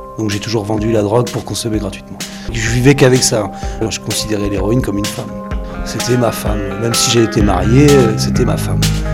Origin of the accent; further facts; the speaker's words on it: Normandy, France; moved away as an adult; je suis normand, je suis parti. Et je quitte ma région et là, je suis motivé à vraiment partir. Je compte pas repartir en Normandie pour l'instant.